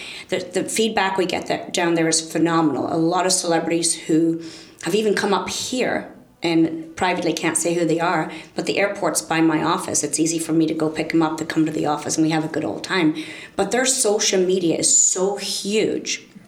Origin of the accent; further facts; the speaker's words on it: Ireland; is saying I'm from Ireland, because the Irish have a great heart, we're very giving